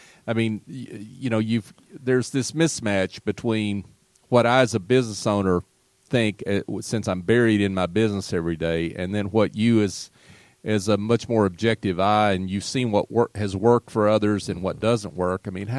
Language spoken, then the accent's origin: English; Michigan, United States; I see that after growing up in Michigan. cold Michigan.